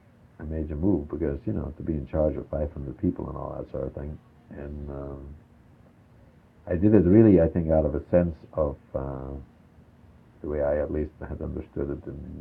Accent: Alaska, United States; That is to say, I came from Alaska.

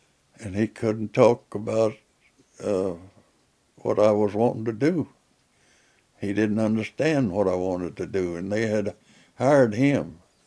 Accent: Alaska, United States; I was from Alaska, so I must have been the ultimate Yankee.

